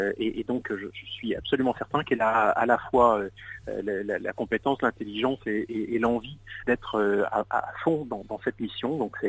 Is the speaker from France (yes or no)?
yes; Charleville-Mézières, Grand Est, France; j'y suis né, j'y ai grandi, je n'ai jamais eu d'autres ambitions d'investissement politique que mon département, que ma ville natale.